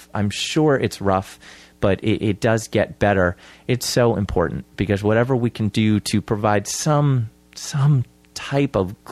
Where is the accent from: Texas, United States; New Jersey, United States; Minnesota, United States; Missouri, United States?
New Jersey, United States; Senator Robert Menendez of my home state of New Jersey is expected to introduce comprehensive immigration legislation